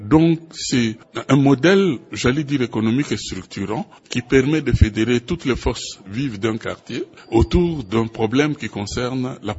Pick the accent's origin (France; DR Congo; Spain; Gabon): DR Congo